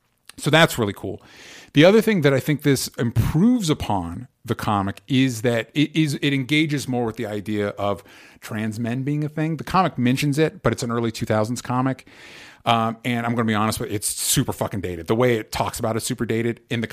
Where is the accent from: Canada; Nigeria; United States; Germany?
United States; the South; growing up in the South, militias were predominantly a dude thing